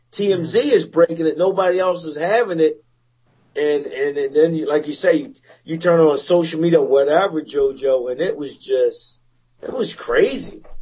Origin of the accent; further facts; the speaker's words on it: Philadelphia, Pennsylvania, United States; him being from Philly, you know, my hometown, Pennsylvania, his high school was probably about 30 minutes from where I live at.